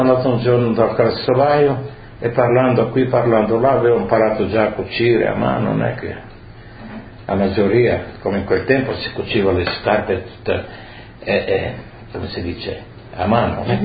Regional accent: Friuli-Venezia Giulia, Italy; Io sono di Artemia, sono 23 km da provincia di Udine.

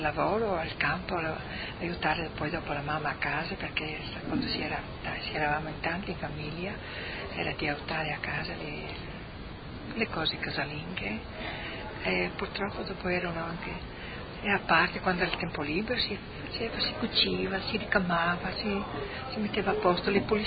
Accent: Valvasone, Friuli-Venezia Giulia, Italy; born there; Nata a Valvasone, a quel tempo che sono nata era provincia di Udine, mentre adesso è a Pordenone.

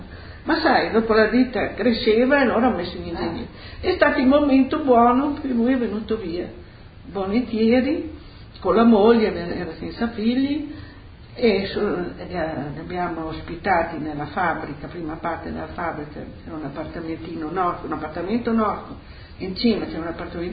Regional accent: Bologna, Emilia-Romagna, Italy; perché io sono anche bolognese, dialetto

